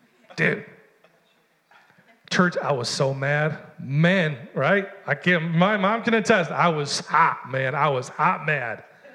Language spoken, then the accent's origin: English; United States; Because it's inflicting on my freedom as an American.